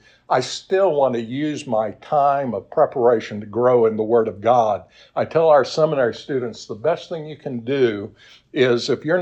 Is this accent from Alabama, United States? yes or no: no; Rock Island, Tennessee, United States; I grew up in my hometown is Rock Island, Tennessee. Did I tell y'all about that last week? Just a very small town, less than 100 people.